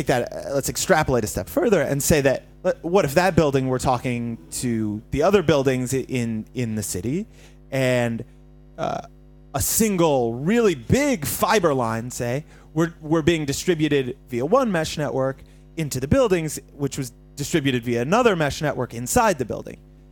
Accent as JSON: {"language": "English", "country": "United States", "said": "Well, listen, I'm an American."}